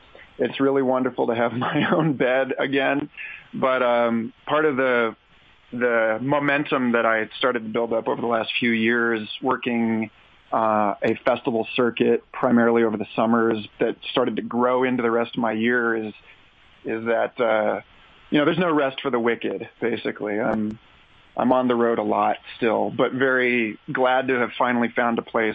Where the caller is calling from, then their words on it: Boulder, Colorado, United States; I'm back up in Boulder, Colorado, temporarily, but living in Austin, Texas these days.